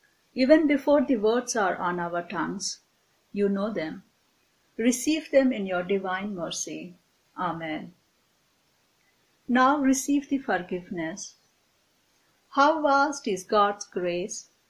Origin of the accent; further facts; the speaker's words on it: Delhi, India; now in United States